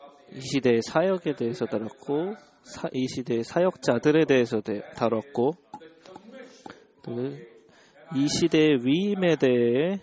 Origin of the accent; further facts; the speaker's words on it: China; now in United States; 저는 원래 중국에서 왔죠. 저는 저 중국에서 왔는데